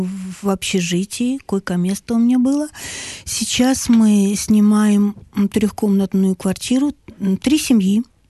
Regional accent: Alchevsk, Luhansk Oblast, Ukraine; Я из Алчевска, Луганской области.

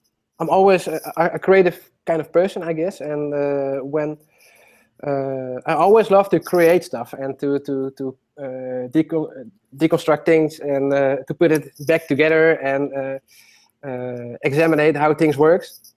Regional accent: Netherlands; No, I grew up in the Netherlands. And I've never been in America, actually.

